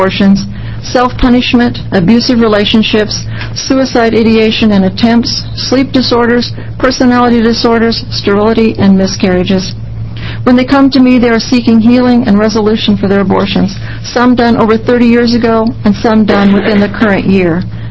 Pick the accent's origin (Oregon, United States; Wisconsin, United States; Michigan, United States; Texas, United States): Oregon, United States; Cottage Grove; I'm from Cottage Grove